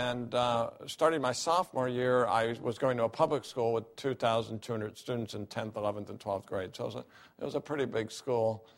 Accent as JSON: {"language": "English", "town": "Salem", "region": "Oregon", "country": "United States", "tie": "born or raised there", "said": "I grew up in Salem, Oregon. My mom and dad were from St. Paul, Minnesota."}